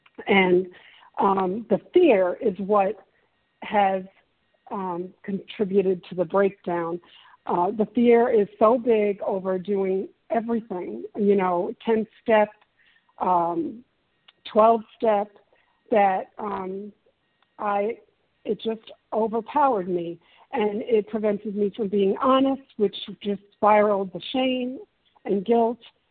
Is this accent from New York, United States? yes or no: yes; New York, United States; now in Alabama, United States; I'm a New Yorker living in Willian, Alabama